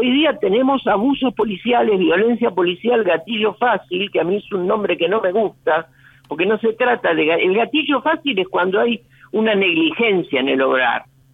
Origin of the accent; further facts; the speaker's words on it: Lomas de Zamora, Buenos Aires Province, Argentina; los que somos de Lomas lo conocemos muy bien